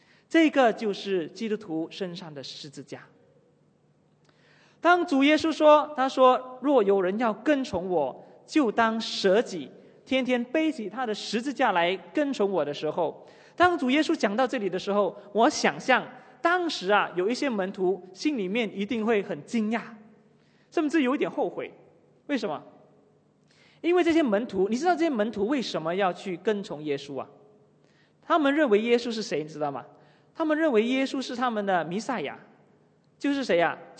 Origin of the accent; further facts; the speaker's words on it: Kuala Lumpur, Malaysia; 你知道我们吉隆坡人都有这种心态啊